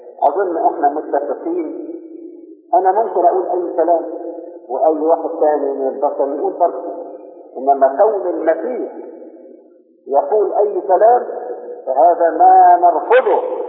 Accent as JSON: {"language": "Arabic", "country": "Egypt", "said": "نحن يا مصريين"}